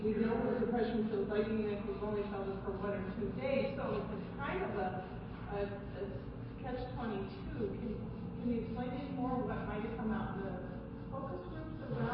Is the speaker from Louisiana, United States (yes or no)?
no; Hawaii, United States; I'm from Hawaii. We have a very good community there that's very helpful.